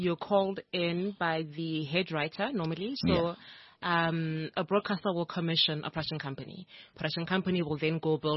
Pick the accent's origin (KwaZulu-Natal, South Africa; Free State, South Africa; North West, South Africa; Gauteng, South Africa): North West, South Africa; Itsoseng; I'm from Itsoseng in the Northwest.